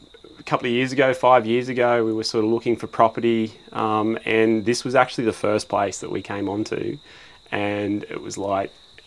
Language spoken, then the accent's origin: English; Newcastle, Australia; I grew up in Newcastle, and Case grew up down in Albury. So yeah, we're both first generation to this valley.